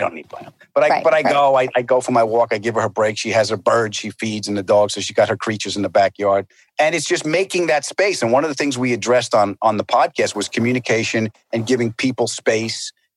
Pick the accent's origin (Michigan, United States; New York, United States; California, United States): New York, United States; New York City; because I was conditioned to growing up in New York. You know, we're loud people. Italians living in New York, even the opera's loud